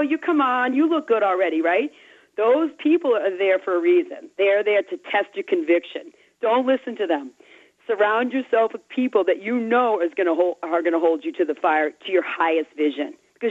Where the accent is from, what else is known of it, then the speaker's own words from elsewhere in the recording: East Coast, United States; I'm from the East, so, you know, we're just all a bunch of, you know, the walking wounded out here on the East Coast.